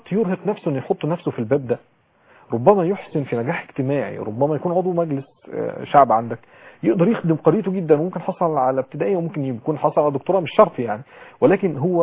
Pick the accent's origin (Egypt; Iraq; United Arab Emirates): Egypt; لان احنا عندنا في مصر طبعا الشركات بتحب اللي عندهم تقدير كتير